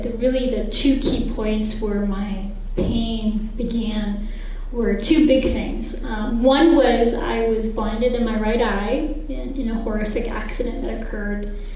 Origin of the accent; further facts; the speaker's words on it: Sri Lanka; I grew up in Sri Lanka, and Sri Lanka, if some of you don't know, it's a little tiny island under India.